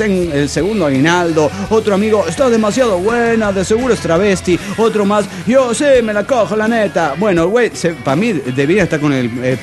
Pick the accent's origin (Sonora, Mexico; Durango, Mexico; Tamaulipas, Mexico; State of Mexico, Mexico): Sonora, Mexico; Hermosillo; de Hermosillo, Sonora, México.